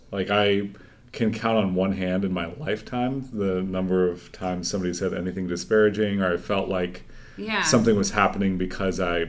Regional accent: Redmond, Washington, United States; And I grew up in Redmond right when Microsoft was moving in.

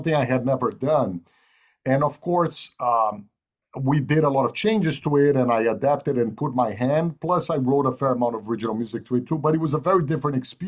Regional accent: Brazil; and also I'm from Brazil, so the Brazilian music, obviously Brazil is a very musical country, and the music of Brazil is very, very important to me as well.

